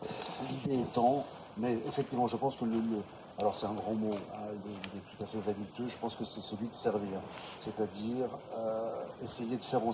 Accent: Auvergne-Rhône-Alpes, France; born there; Je suis né dans le Cantal. Dans le Cantal, il y a quand même plus de bêtes à cornes que de gens qui marchent sur les pattes arrière. Et on a toujours vécu avec des animaux.

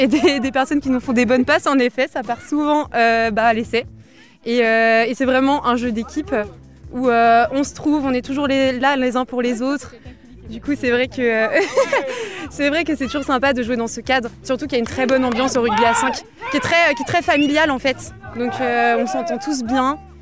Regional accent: Nantes, Pays de la Loire, France; Oui, on vient de Nantes

